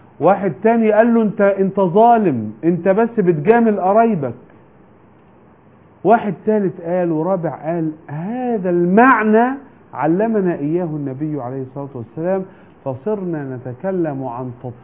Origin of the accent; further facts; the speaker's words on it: Egypt; بس انا بتكلم عشان انا مصري